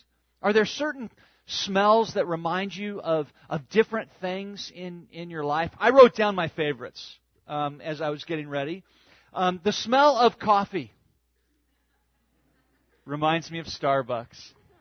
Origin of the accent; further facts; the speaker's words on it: California, United States; And that reminds me of growing up in Southern California, because I was a Southern California beach rat when I was a little kid.